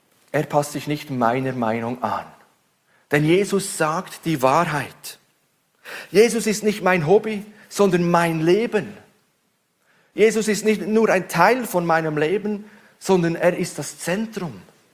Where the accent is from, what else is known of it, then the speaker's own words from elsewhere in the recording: Switzerland; Ich als Schweizer bin Fan vom Tennisstar